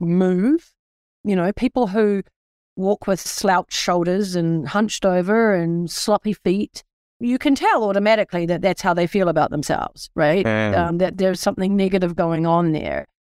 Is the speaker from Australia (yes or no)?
no; New Zealand; now in United States; No, I grew up in New Zealand.